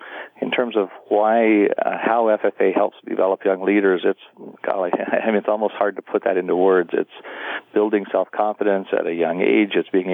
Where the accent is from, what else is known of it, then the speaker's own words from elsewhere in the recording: Casper, Wyoming, United States; I grew up in Wyoming, and I had a brother and sister who had special needs, and so we actually lived in Casper, so we were there for their special schooling.